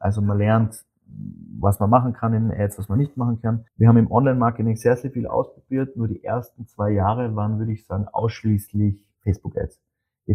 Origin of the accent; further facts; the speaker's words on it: Austria; Und als Österreicher war es naheliegend, dass wir uns den Skisport anschauen.